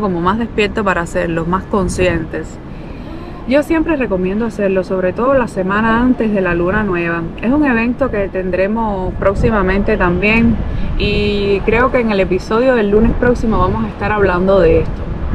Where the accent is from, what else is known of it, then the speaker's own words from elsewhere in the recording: Cuba; moved away; y del lugar que vengo desde Cuba.